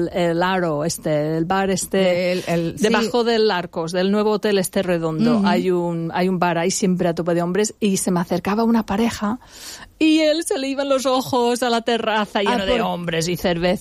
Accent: England, United Kingdom; Spanish is a second language; Yo soy inglesa.

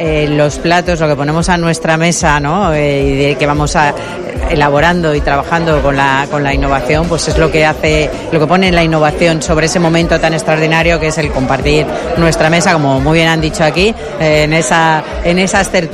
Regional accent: La Nucía, Valencian Community, Spain; yo que soy de la Nucía, que soy de una comarca ahí molt pegadeta

